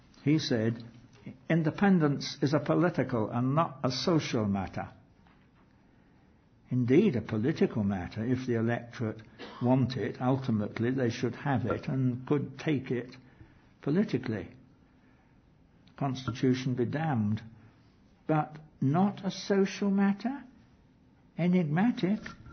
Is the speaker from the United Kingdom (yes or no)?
yes; England, United Kingdom; But my fellow English have usually confused Englishness completely with being British.